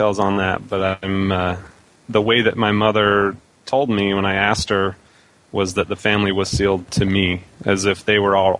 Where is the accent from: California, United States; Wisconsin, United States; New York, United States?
California, United States; Orange; born there; And I was born in Orange, California.